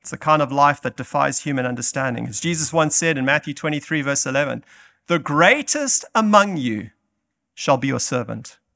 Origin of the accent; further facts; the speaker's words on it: Zimbabwe; Growing up in Zimbabwe, many times I had to drive my car off the road because Mugabe was coming with his cavalcade of vehicles